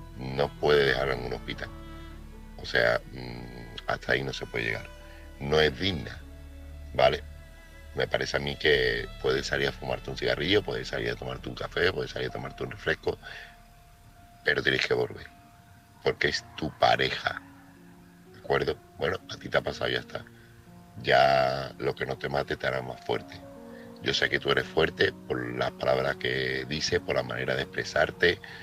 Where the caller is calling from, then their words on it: Seville, Andalusia, Spain; corresponsal de Sevilla.